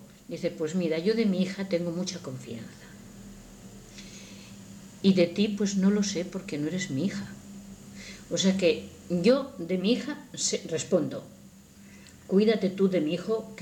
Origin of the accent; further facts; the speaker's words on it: Castilla-La Mancha, Spain; Por ejemplo, en mi tierra, por allí cerca de Guadalajara, a 3 kilómetros a lo mejor